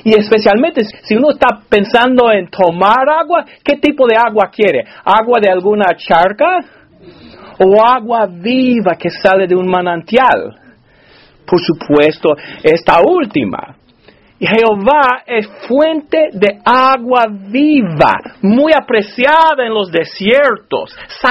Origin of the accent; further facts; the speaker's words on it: Alabama, United States; now in New Jersey, United States; Yo me crié en Alabama. Y me gusta Alabama, no me entiendan mal. Pero en un lugar bastante llano.